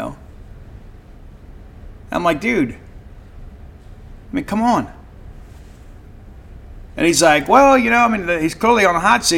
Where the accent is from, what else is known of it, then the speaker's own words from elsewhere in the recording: Mississippi, United States; That just growing up in South Mississippi, it's one of those things